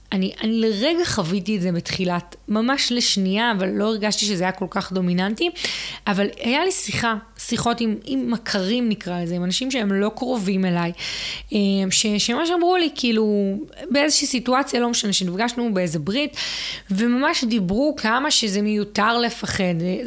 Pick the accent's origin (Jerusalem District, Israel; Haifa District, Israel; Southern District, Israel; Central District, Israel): Southern District, Israel; וגם כאילו אנחנו מהדרום